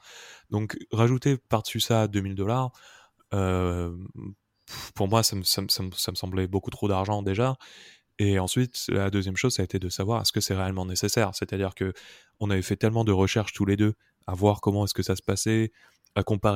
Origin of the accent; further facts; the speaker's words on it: France; je viens de France, je suis blanc